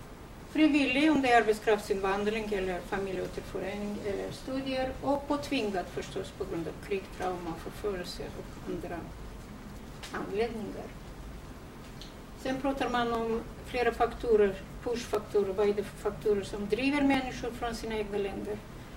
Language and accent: Swedish; Georgia; now in Sweden; Jag är själv från Georgien